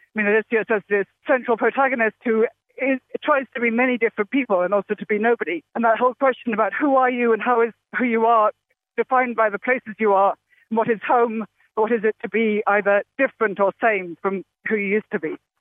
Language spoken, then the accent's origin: English; Oxford, South East England, United Kingdom; I grew up in Oxford, England, and I read classic literary humaniores at Oxford.